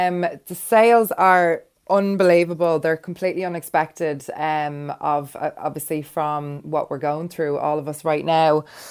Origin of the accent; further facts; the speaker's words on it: Dublin, Leinster, Ireland; I am from Dublin.